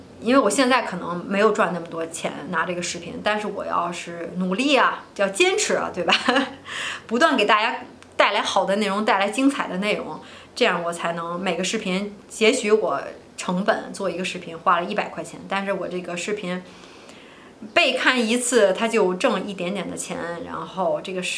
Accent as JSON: {"language": "Chinese", "region": "Beijing", "country": "China", "tie": "born or raised there", "said": "比如说他住在北京或者说上海，就北京是我家乡，就说北京吧，污染挺严重的，人多车多"}